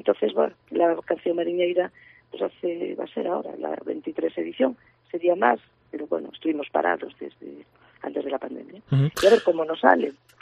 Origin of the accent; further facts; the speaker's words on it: Ferrol, Galicia, Spain; yo no recalco, y eso que soy de Ferrol, no recalco que es un sitio maravilloso para visitar